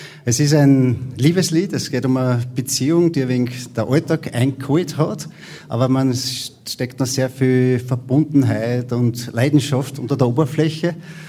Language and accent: German; Vienna, Austria; now in Lower Austria, Austria; ich bin ja in Wien aufgewachsen und jetzt seit 25 Jahren in Niederösterreich.